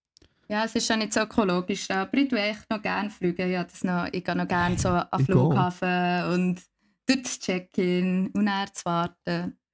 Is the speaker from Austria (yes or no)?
no; Switzerland; und von wo bist du? Dann habe ich so gesagt, ja, vor der Schweiz.